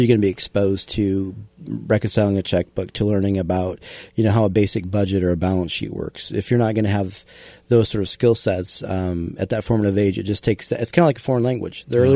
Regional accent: Iowa, United States; also born or lived in Quincy; I was born in Quincy, but more or less raised in Iowa, very much a Midwest guy.

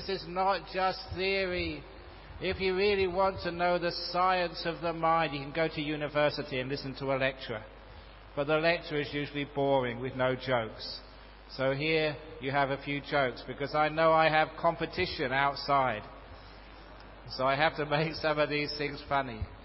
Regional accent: Australia; I'm an Australian.

